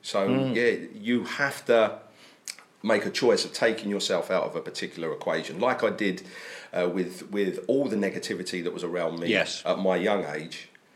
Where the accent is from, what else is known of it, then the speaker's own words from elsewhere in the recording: Brighton, South East England, United Kingdom; And I, coming from my hometown of Brighton, which is another seaside city, I feel very much at home in Swansea there.